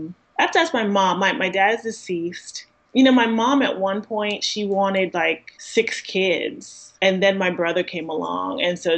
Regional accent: New York, United States; I mean, I grew up in New York in the 80s, okay?

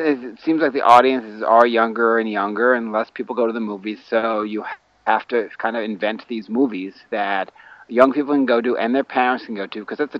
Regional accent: Nissequogue, New York, United States; also born or lived in West Islip; now in Boston, United States; I was born on Long Island, New York, in West Islip, and I grew up in a very, very small village called Nisquag, which was attached to St. James

